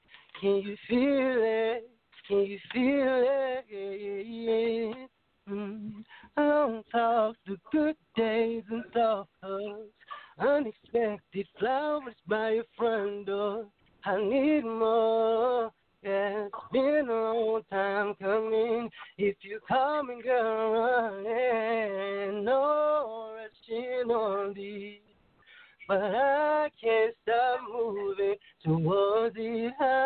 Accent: Tallahassee, Florida, United States; Yeah, I'm from Tallahassee

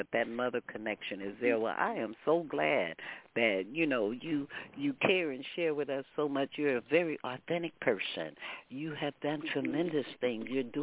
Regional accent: Houston, Texas, United States; And, you know, coming out of Texas my family is like in Lake Jackson, Arlington, Angleton, but I grew up in Houston

